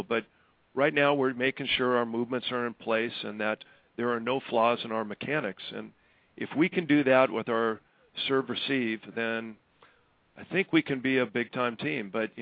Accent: Santa Monica, California, United States; You know, I grew up right there going every day, and it was part of our life.

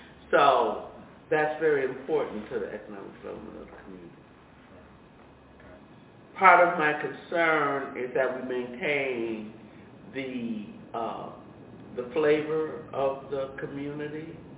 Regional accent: Chicago, Illinois, United States; After the restrictive covenant was lifted, we moved to Chatham, and I grew up in Chatham, and then went away to college, came back, lived

